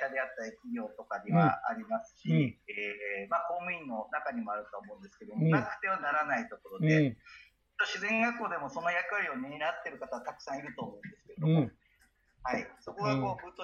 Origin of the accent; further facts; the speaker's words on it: Ibaraki, Japan; 僕はあの茨城の田舎出身だったので